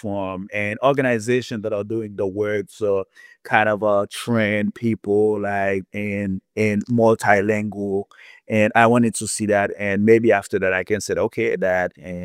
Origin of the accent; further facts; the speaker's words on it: Haiti; English is a second language; sometimes I am from Haiti.